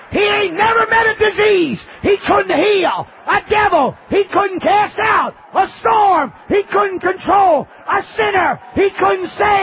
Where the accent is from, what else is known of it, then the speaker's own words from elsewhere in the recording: Brooklyn, New York, United States; And in the 50s, I'm from Brooklyn, okay? New York, okay?